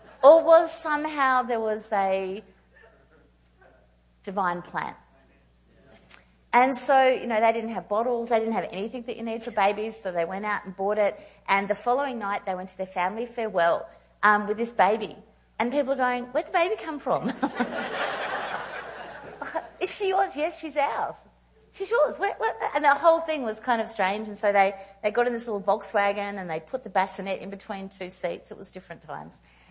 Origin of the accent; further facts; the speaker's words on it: Brisbane, Queensland, Australia; born there; I was born in Brisbane in a place called Kalanga.